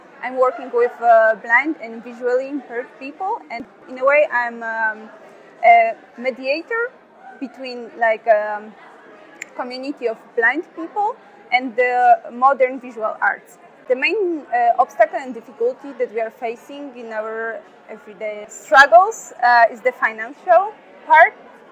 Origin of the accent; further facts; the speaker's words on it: Poland; I'm 29 and I'm from Poland, based in Warsaw.